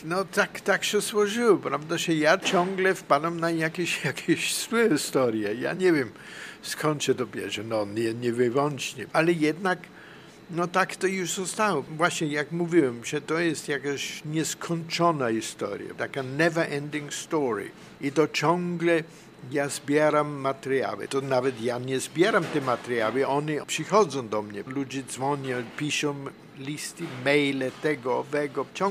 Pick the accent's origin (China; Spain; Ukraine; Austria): Austria; Linz, Upper Austria; Ja pochodzę z tego Linzu